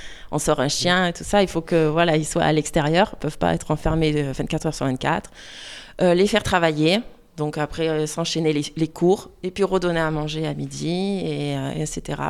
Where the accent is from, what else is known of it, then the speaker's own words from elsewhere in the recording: Marseille, Provence-Alpes-Côte d'Azur, France; je suis originaire de Marseille, mais je suis venue dans la région justement pour faire cette formation.